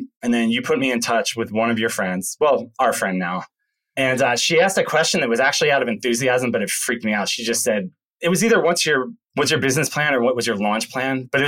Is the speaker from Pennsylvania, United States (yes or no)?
yes; Philadelphia, Pennsylvania, United States; So I grew up outside of Philadelphia.